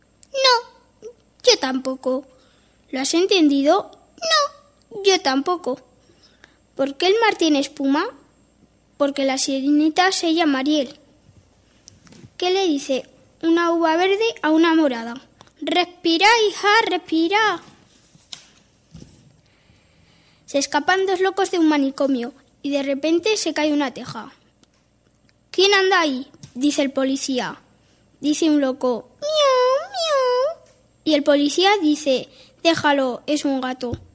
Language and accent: Spanish; Nájera, La Rioja, Spain; No, soy de Nájera.